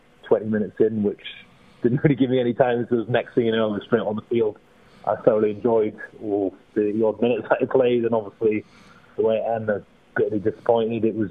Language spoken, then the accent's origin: English; Pembroke, Wales, United Kingdom; Yeah, Pembroke, just a bit further down from Haverford West, so my accent's not too strong.